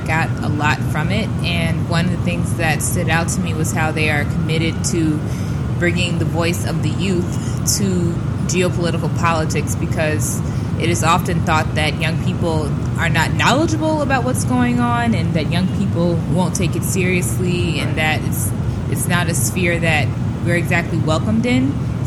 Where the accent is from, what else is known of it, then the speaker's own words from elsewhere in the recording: Tuskegee, Alabama, United States; now in Monterey, United States; I'm from Tuskegee, Alabama